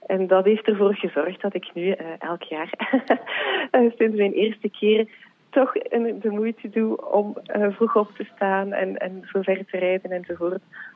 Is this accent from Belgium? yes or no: yes; Ypres, West Flanders, Belgium; Ik kom uit Ieper, het diepe West-Vlaanderen.